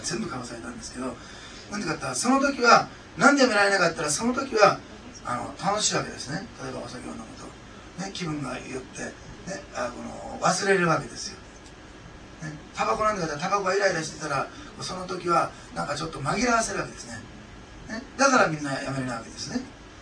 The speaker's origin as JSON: {"language": "Japanese", "region": "Osaka", "country": "Japan", "said": "学生時代、私大阪市なんですけど"}